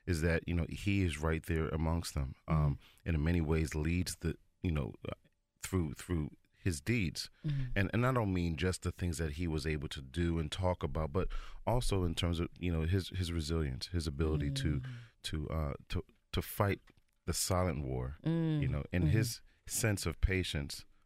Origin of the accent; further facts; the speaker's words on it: Jamaica; as a Jamaican